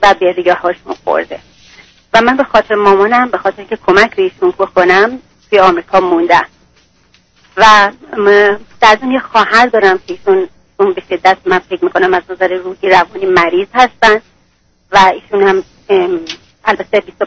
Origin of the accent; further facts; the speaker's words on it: Iran; now in United States; من آقای دکتر تقریبا 4 ماهه که از ایران اومدم